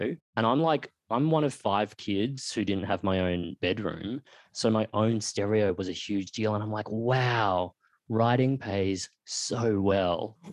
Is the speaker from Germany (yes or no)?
no; Australia; growing up in Australia, Asian, that's me. I belong in this anthology.